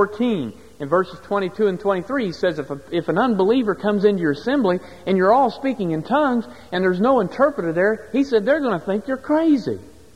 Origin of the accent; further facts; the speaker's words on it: West Virginia, United States; Now, where I grew up in West Virginia, all of those were practiced in certain assemblies.